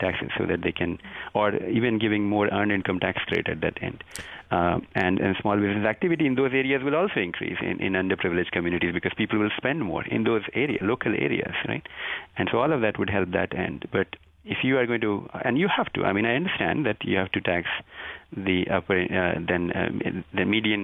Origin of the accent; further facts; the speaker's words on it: India; now in United States; I am from India, and education is what has given me the opportunities that this country has allowed me to get as well.